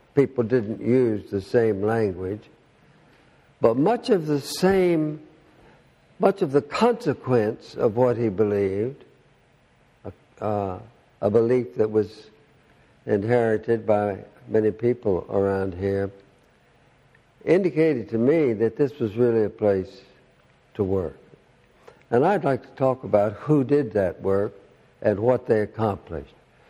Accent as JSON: {"language": "English", "region": "Alabama", "country": "United States", "said": "whereas in the Deep South, my home state of Alabama, your home state of Alabama, or Mississippi"}